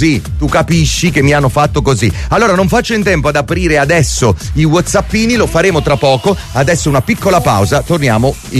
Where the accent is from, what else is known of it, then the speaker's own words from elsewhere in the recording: Naples, Campania, Italy; a me quella roba lì non mi rappresenta in quanto napoletano nemmeno un po', credo nemmeno a moltissimi di voi.